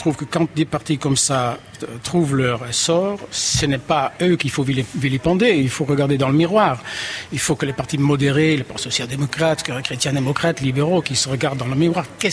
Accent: Netherlands; French is a second language; ni en France, ni chez moi, aux Pays-Bas.

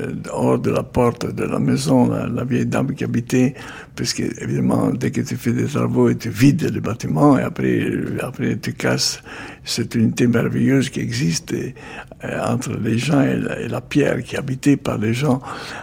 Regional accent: Genoa, Liguria, Italy; French is a second language; ma petite reconnaissance à ma ville natale, parce que Gênes est quand même une ville ancienne, l'Italie, c'est un pays de ville magnifique, merveilleuse.

